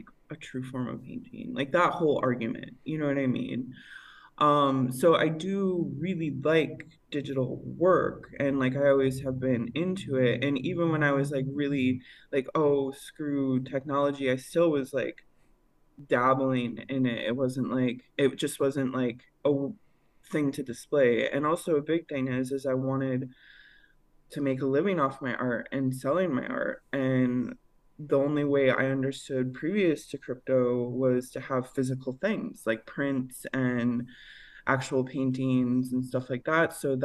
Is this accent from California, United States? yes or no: yes; California, United States; I mostly hang out with like the glitch and trash artists online mm-hmm. now, and I'm from the Bay Area.